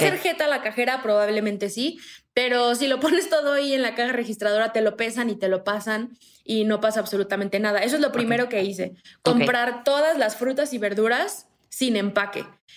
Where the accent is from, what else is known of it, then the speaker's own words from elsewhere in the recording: Morelos, Mexico; moved away as an adult; now in Mexico City, Mexico; Yo soy de Morelos, me vine a la Ciudad de México a estudiar en la universidad y luego me quedé aquí porque trabajaba aquí.